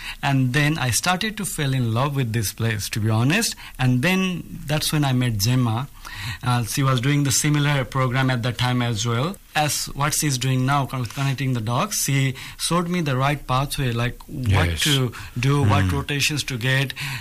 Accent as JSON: {"language": "English", "country": "Nepal", "moved": "as an adult", "lives_now": "Australia", "said": "I am from Nepal."}